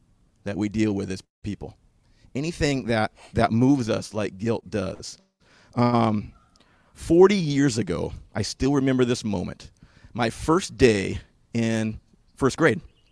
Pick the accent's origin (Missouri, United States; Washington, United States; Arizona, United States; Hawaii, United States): Washington, United States; moved away; I grew up in Washington. That's just a treehouse. Like, we don't have those here.